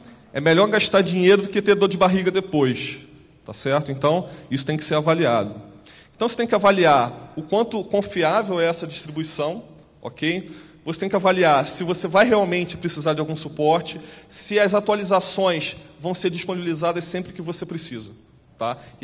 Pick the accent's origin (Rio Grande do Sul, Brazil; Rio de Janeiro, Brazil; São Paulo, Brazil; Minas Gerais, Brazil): Rio de Janeiro, Brazil; sou do Rio